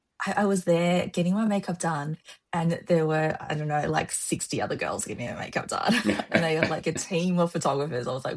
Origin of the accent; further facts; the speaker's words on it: Shanghai, China; I'm from Shanghai, so Yunnan's pretty far away.